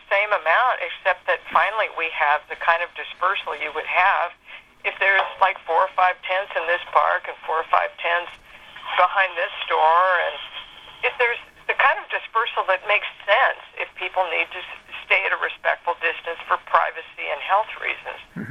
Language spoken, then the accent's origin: English; Los Angeles, California, United States; No, I'm from East L.A.